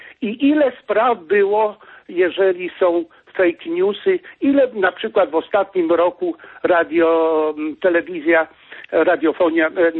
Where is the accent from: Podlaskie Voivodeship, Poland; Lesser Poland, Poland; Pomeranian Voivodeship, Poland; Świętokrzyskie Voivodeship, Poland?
Pomeranian Voivodeship, Poland; Kościerzyna; now in Germany; Jestem z Kościerzyny, z Polski, już ponad grubo 30 lat w Niemczech